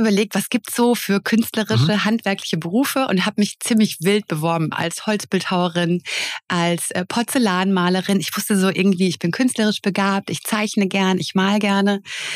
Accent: Hesse, Germany; Also ich habe mein Abitur 2009 in Offenbach gemacht. Also ich komme aus der Nähe von Frankfurt am Main.

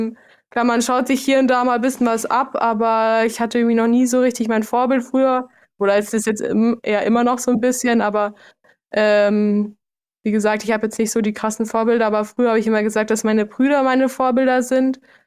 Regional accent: Garmisch-Partenkirchen, Bavaria, Germany; born there; bin auch überhaupt nicht begabt im Bayerisch reden, ich kann es eigentlich gar nicht. Obwohl ich die einzige Bayerin in der Familie bin, ich bin als einzige in Garmisch geboren. Und die anderen sind eigentlich kunterbunt. Also mein Papa kommt aus Niedersachsen.

